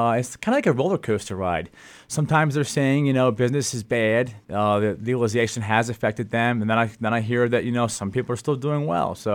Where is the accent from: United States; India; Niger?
United States; Colorado; whenever I mentioned to somebody that I'm from Colorado, they began to laugh and say, really?